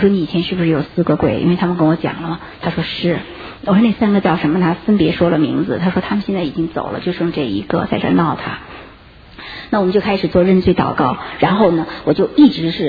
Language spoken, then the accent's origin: Chinese; China; 我从大陆来